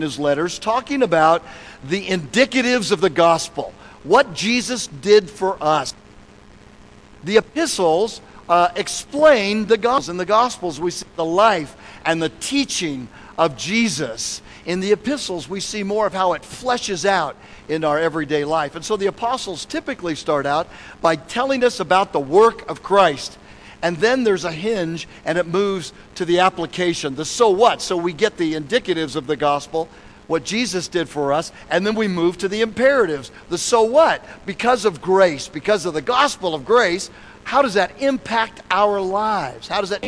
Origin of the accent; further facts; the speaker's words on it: California, United States; I'm from Southern California. My Rams moved out to St. Louis.